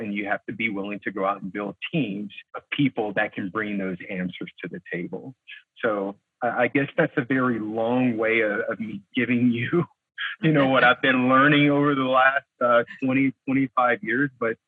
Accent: East St. Louis, Illinois, United States; I grew up in East St. Louis, Illinois. It's not the nicest place in the world to grow up, but it's my home. I love it.

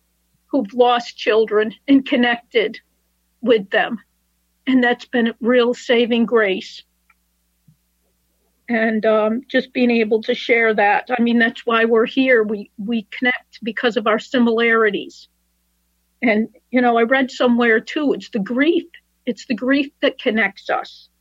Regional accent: Florida, United States; from Southeast Florida, and I've been in the program quite a while.

